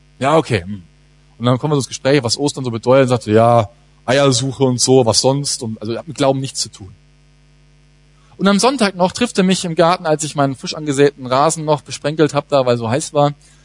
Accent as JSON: {"language": "German", "town": "Würzburg", "region": "Bavaria", "country": "Germany", "tie": "born or raised there", "said": "Als ich meine erste Andacht gehalten habe als Jugendlicher in meiner Heimatgemeinde in Würzburg"}